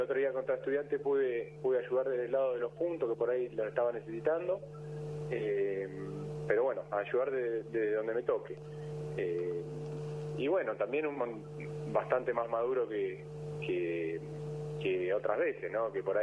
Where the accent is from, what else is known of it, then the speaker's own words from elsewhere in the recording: Argentina; Yo soy muy argentino